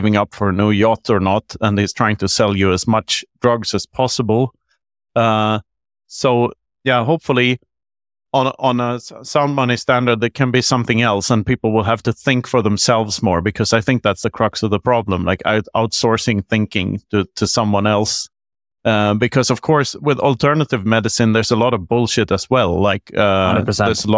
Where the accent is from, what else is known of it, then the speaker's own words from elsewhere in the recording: Sweden; I grew up in Sweden, where the healthcare system is very socialized